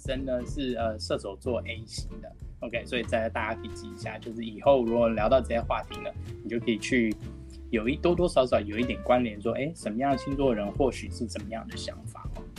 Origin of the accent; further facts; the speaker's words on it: United States; also born or lived in Taiwan; 我在美国已经差不多25、26年了，从小基本上就在美国，但是我本身是台湾出生的，但绝大部分时间都在美国